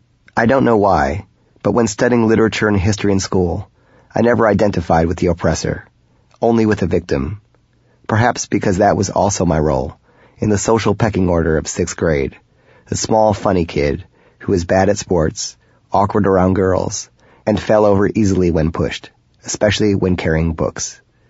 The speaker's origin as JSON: {"language": "English", "region": "Northern United States", "country": "United States", "tie": "born or raised there", "said": "After all, growing up in the North, we never thought of ourselves as Northerners. We were simply Americans."}